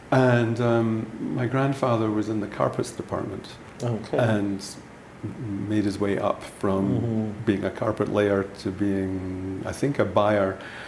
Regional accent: Glasgow, Scotland, United Kingdom; born there; I was born in Glasgow in Scotland, 1951.

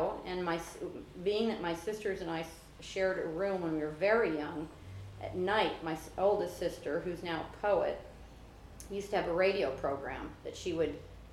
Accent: Des Moines, Iowa, United States; even though I came from Iowa, a very farming community, we were in the city.

